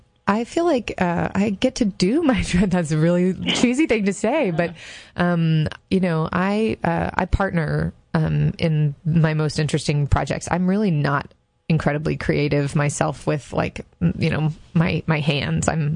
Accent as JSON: {"language": "English", "region": "North Carolina", "country": "United States", "tie": "born or raised there", "said": "I grew up in, well, I moved around a lot. It was one of those families. I feel like my childhood was in North Carolina."}